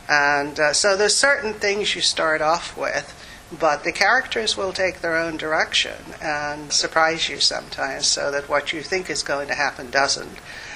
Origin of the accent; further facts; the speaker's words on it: Newry, Northern Ireland, United Kingdom; I was born and raised in Newry with my grandmother, which is an area in South County Down